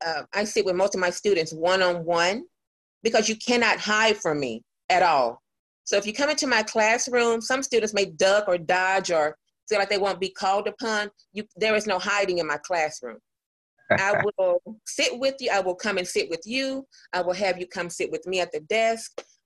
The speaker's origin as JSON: {"language": "English", "region": "the South", "country": "United States", "said": "I'm from the South, of course."}